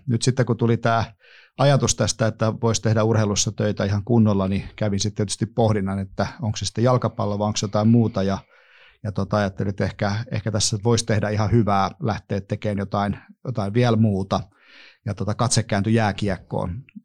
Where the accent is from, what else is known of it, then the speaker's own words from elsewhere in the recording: Heinola, Päijät-Häme, Finland; now in Tuusula, Finland; No, Heinolasta olen kotoisin ja sehän ei yleensä paljon elämäuralle lupaa, mutta on kuitenkin sieltä ponnistanut sitten pois ja asustelen Tuusulassa ja työt ja sitten myöskin nämä aiemmat urheiluun liittyvät jutut niin pitkälti sitten Helsingissä.